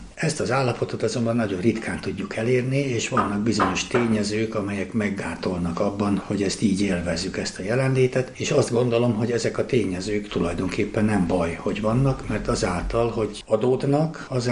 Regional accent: Budapest, Hungary; born there; és én már Budapesten születtem. De visszajártunk gyerekkoromtól fogva Erdélybe

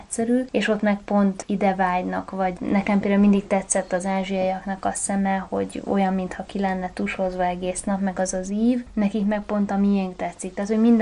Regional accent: Hungary; Hát mondom, Magyarországról jöttem, mert akkor beszélek magyarul.

